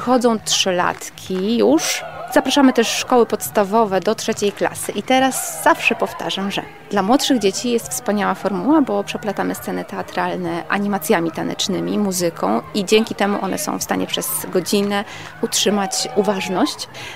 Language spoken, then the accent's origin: Polish; Lublin, Lublin Voivodeship, Poland; Jesteśmy z Lublina.